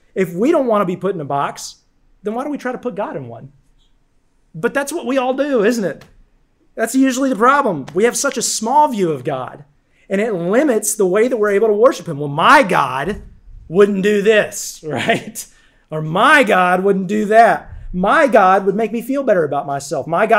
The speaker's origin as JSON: {"language": "English", "town": "Roanoke", "region": "Virginia", "country": "United States", "tie": "born or raised there", "said": "So I grew up here in Roanoke. I went to high school at PH, Patrick Henry."}